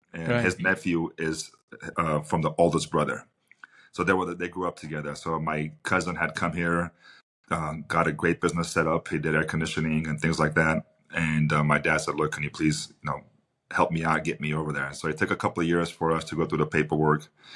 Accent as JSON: {"language": "English", "region": "Ararat", "country": "Armenia", "tie": "born or raised there", "moved": "yes", "lives_now": "Los Angeles, United States", "said": "Right. Yeah. That's my hometown, man."}